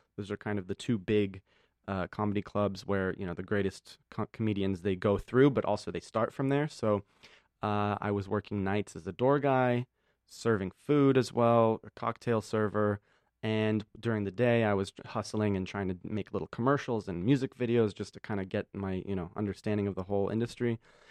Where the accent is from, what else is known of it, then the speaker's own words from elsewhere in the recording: Poland; also born or lived in San Francisco; now in Los Angeles, United States; So, well, first I moved to San Francisco from Poland.